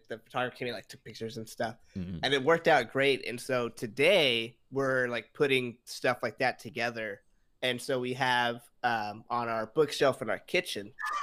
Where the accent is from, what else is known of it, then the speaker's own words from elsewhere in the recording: Corpus Christi, Texas, United States; but I'm from the beach. You know, I'm from Corpus. I love the beach. I live by the beach.